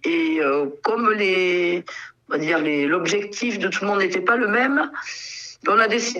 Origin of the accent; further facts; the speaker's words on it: Cahors, Occitanie, France; Moi, je suis de Cahors